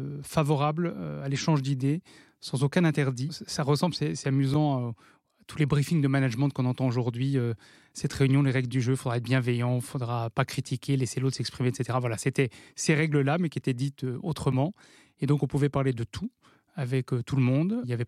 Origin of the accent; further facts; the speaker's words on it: Dijon, Bourgogne-Franche-Comté, France; Je suis né à Dijon, où j'ai passé 19 ans. Je suis issu d'un milieu modeste, de parents employés dans la fonction publique, et dans un environnement qui était plutôt un environnement urbain, proche de banlieue.